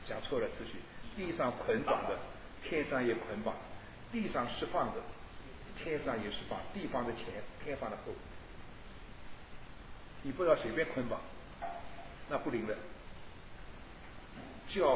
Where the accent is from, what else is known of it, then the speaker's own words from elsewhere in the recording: China; 我们中国人呢，只爱中国人一份，中国人传福音是传给中国人